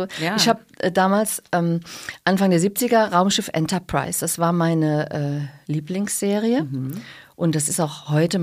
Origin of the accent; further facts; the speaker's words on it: Braubach, Rhineland-Palatinate, Germany; born there; Also, was das bedeutet hat, war, dass ich bin in Braubach geboren.